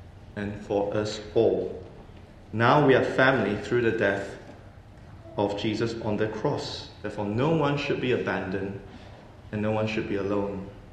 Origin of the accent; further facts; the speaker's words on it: Malaysia; So I grew up in Malaysia in a society where filial piety is a core virtue.